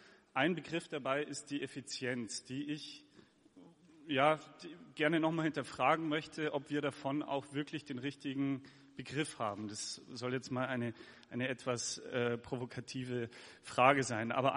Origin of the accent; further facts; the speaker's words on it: Bavaria, Germany; Und ich komme aus der Gäubodenregion